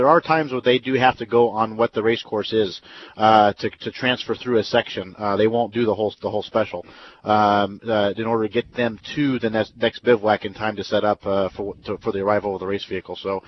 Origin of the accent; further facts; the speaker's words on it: United States; So being American at that time in 2005, I was getting little to no respect at all.